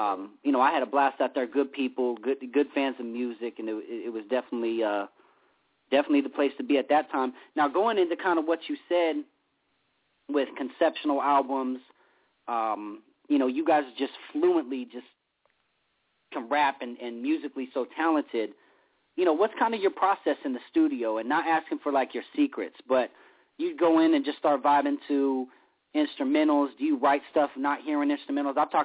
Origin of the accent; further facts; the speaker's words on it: California, United States; growing up in California, obviously big fan